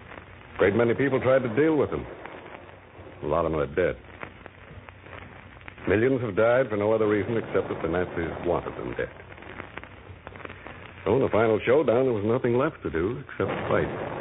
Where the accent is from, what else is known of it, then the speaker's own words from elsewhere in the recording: Chillicothe, Ohio, United States; I'm from Chillicothe.